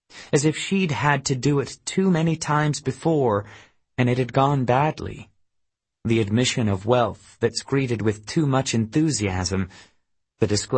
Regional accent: Missouri, United States; I thought, I am a boy from Missouri, flying across the ocean with people who've seen much more than I have.

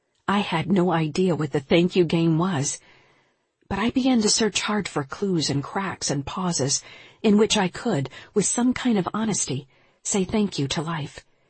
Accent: Kansas City, Missouri, United States; when life took me from my hometown, Kansas City, to a town of 100 in eastern Montana.

